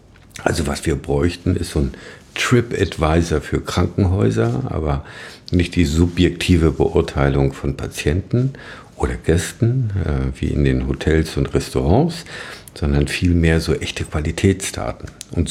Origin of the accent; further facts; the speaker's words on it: Thuringia, Germany; Wir kommen ja aus dem Saale-Holzland-Kreis.